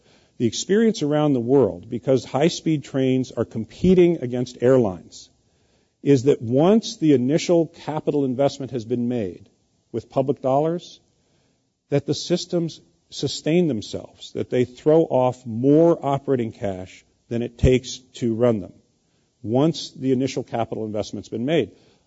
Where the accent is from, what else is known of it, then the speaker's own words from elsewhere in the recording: California, United States; as a Californian who's been here for 36 years, I had not spent much time in the Central Valley.